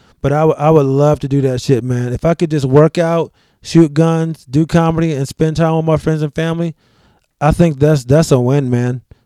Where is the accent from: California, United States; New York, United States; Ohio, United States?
New York, United States; Being a New Yorker, I would probably bring somebody in from New York to do some nice wings